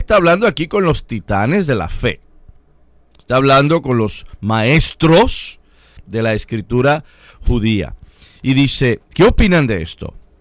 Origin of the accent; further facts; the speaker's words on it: Puerto Rico; es como los puertorriqueños, que hablamos con una fuerza en ocasiones que parece que estamos enojados, estamos enfogonados.